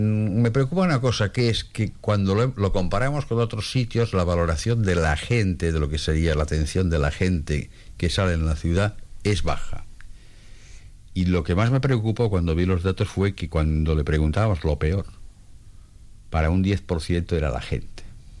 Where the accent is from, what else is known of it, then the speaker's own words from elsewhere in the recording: Barcelona, Catalonia, Spain; now in Las Palmas, Spain; yo como vengo de Barcelona, pues seguro que tengo mucho más.